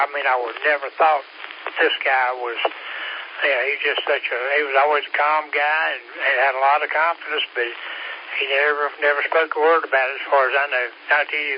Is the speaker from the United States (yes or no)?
yes; Georgia, United States; But I'm from Georgia. I'm a Georgia native." But a lot of people tell me I don't sound like I'm from this area.